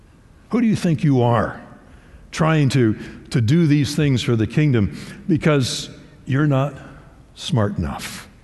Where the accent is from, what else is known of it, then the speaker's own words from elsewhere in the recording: Timmins, Ontario, Canada; see if you can get employed in the gold mines or in the base metal mines that surrounded my hometown of Timmins.